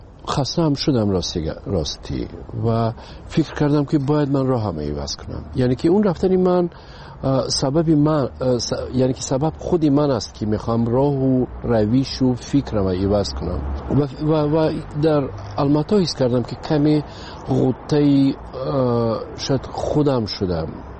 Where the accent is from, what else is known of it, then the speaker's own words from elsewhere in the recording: Tajikistan; پیش از همه تاجیکستان وطن است. برای این خانه ای من است و مادرم اینجاست، فرزندام اینجاست.